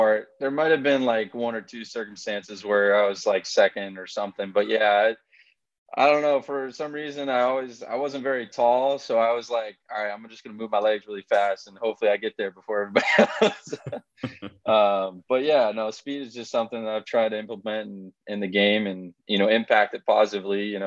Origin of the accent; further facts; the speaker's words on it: New England, United States; also born or lived in Grants Pass; So, like you mentioned, I was born in Grants Pass. And I don't really remember too much because we moved back to the East Coast when I was about two. So, my whole life really that I remember has been in New England.